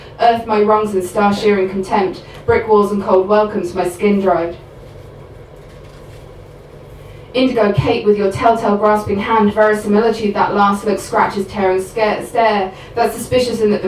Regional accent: England, United Kingdom; I wrote it when I was in England, as you may have guessed, I'm from England, and I was driving in the back of my parents' car

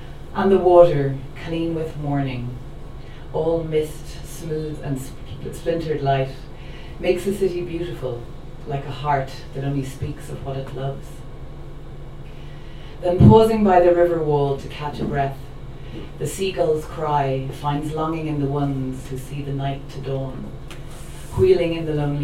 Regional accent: Dublin, Leinster, Ireland; also born or lived in County Clare; now in Oslo, Norway; I grew up in Dublin. I lived in County Clare for a very long time, and then I moved to Oslo 2 years ago.

